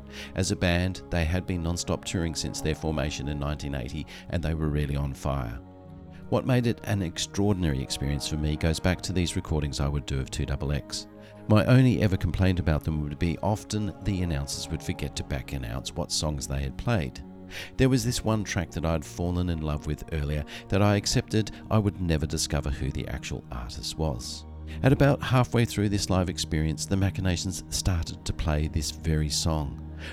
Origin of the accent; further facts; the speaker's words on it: Canberra, Australian Capital Territory, Australia; I used to tape my local community radio station 2XX when growing up in Canberra